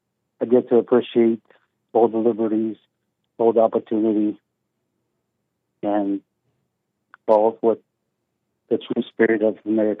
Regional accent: Romania; now in United States; Well, I was born and raised in Romania, a former communist country.

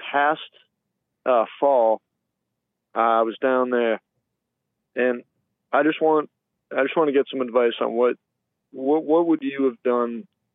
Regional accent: Boston, Massachusetts, United States; and I'm an Irishman from Boston.

